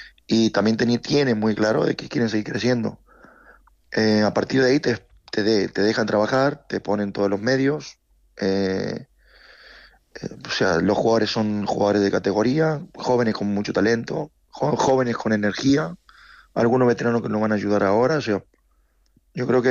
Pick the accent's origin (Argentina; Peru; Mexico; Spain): Argentina; Tengo una hija en Madrid y lleva muchas temporadas en Argentina. Más allá de que yo soy argentino, ella vive aquí